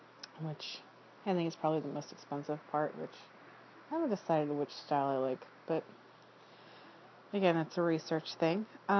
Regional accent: Texas, United States; I am a huge fan of Mexican food, or Tex-Mex, because I grew up in Texas.

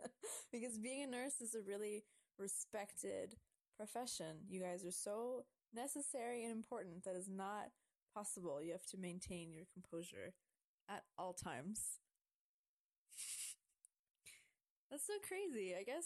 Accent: Canada; I'm from Canada. I came very far to escape the winter

